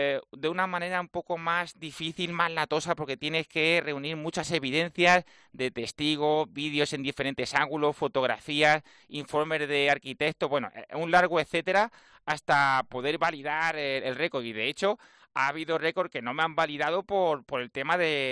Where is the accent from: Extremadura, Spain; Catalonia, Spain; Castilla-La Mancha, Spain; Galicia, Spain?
Castilla-La Mancha, Spain; Cabañas de la Sagra; una escuela de atletismo para niños en Cabañas de la Sagra, en mi pueblo, en Toledo.